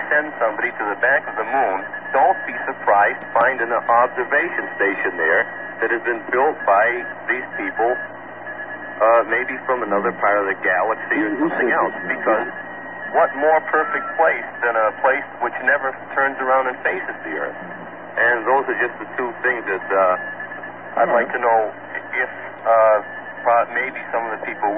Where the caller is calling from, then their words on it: Cape Cod, Massachusetts, United States; I'm calling from Cape Cod.